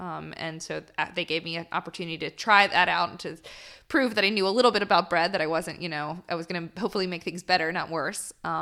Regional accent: North Carolina, United States; It was in California. I was from North Carolina.

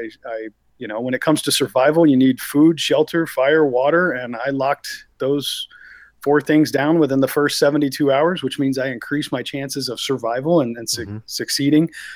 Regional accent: Florida, United States; I'm a third generation Floridian, man. I grew up here in Florida

